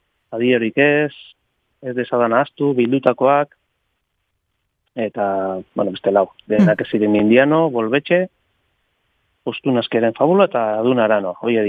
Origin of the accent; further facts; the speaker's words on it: Eibar, Basque Country, Spain; also born or lived in Ermua; now in Zumaia, Spain; Bueno, izkera gaitxek, igarri ustezuzta, Eibartarra naiz.